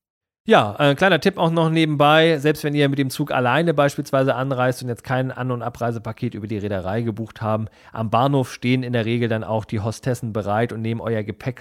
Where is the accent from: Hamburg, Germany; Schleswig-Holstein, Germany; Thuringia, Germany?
Schleswig-Holstein, Germany; Kiel; Meine Heimatstadt Kiel